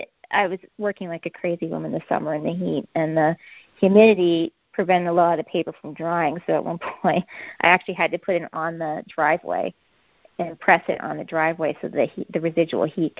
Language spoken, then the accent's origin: English; Midwest, United States; So I'm from the Midwest, and I always find it interesting to read about other historical Midwestern artists